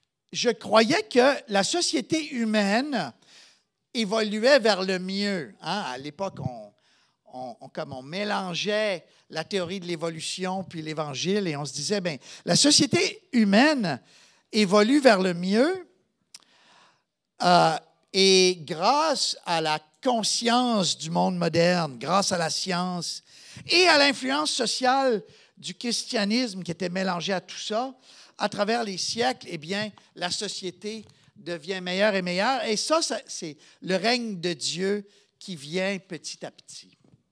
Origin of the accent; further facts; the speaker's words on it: Gatineau, Quebec, Canada; Quand j'étais petit, j'ai grandi à Gatineau et ma famille, qui était catholique pratiquante, nous n'étions pas particulièrement pieux. Mais on était quand même pratiquants